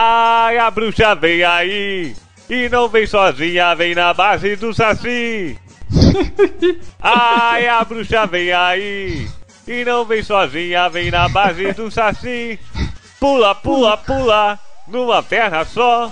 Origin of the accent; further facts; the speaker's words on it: Rio de Janeiro, Brazil; born there; eu nasci na Lapa, no Rio de Janeiro, minha mãe era grega, meu pai turco, vieram pro Brasil, eu nasci na Lapa, no Rio de Janeiro